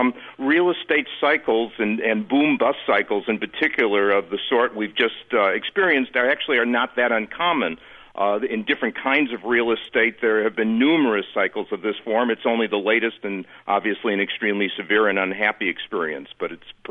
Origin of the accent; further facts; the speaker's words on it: California, United States; in my home state of California, where we had a lot of subprime lending and therefore a lot of foreclosures